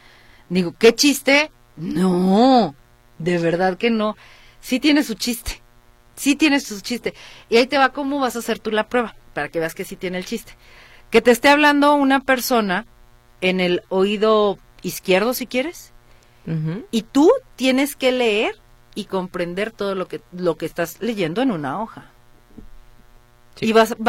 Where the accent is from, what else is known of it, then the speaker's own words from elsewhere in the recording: Mexico; fuera de que soy mexicana, del orgullo que tengo y demás.